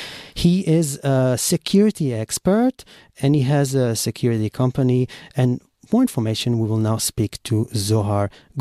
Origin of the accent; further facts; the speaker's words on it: Israel; We have to look around us because we are from Israel, of course, we have to look around to make sure that there's no suspicious objects next to us